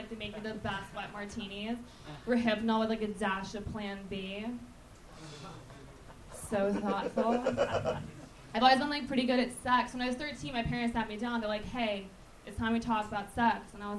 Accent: Minnesota, United States; now in Los Angeles, United States; Minnesota.

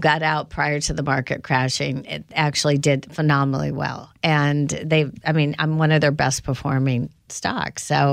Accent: Indiana, United States; And then growing up in Indiana, it's not unusual for, well, we had dirt bikes and my dad loved tennis

